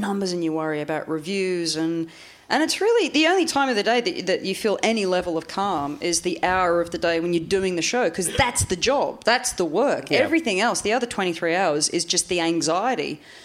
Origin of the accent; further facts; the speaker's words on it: Australia; I am from Australia.